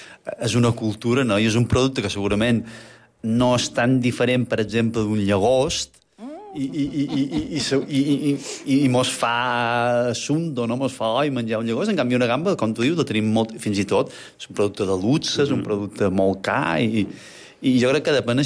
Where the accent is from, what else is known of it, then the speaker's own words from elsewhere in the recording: Bunyola, Balearic Islands, Spain; I a Bunyola, que és el meu poble